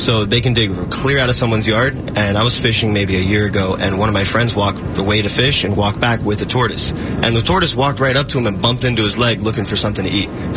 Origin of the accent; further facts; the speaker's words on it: Florida, United States; I was born and raised in Florida